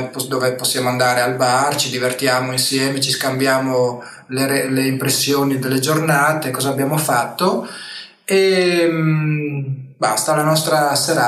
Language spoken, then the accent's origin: Italian; San Giovanni al Natisone, Friuli-Venezia Giulia, Italy; now in Austria; ho 35 anni, vengo da San Giovanni a Natisone, in provincia di Udine, in Italia, e volevo raccontarvi il mio lavoro qua in Austria